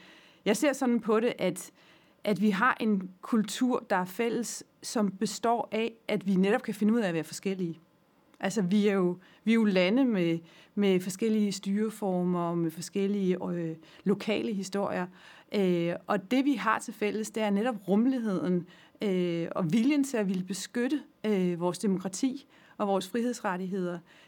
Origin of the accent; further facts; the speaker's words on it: Region of Southern Denmark, Denmark; moved away as an adult; now in Copenhagen, Denmark; Jeg er 50. Jeg kommer fra Fyn oprindeligt, men jeg har boet i København siden 2004.